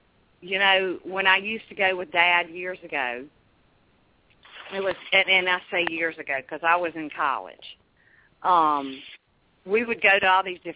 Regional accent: Natchez, Mississippi, United States; I was actually born and raised in Natchez

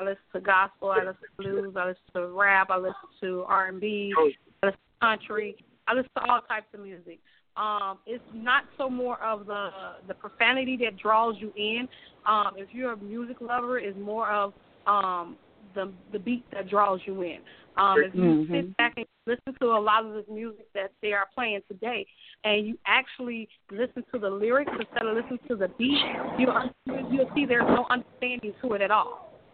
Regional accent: Chicago, Illinois, United States; I'm from Chicago.

